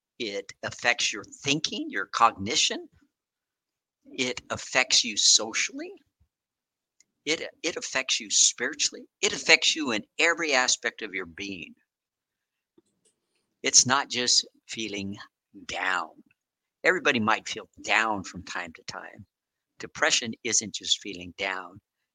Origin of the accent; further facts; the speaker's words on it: Denver, Colorado, United States; born there; I'm the third of eight children, born of Hispanic parents of very meager means. I was born in Denver, Colorado